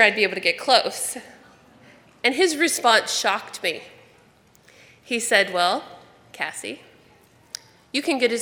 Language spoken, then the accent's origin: English; Tennessee, United States; moved away as an adult; now in Keene, United States; I grew up in West Tennessee. It was hard enough to figure out where Nashville was, much less any other state. So I got on an airplane, and I flew for the first time to New Hampshire.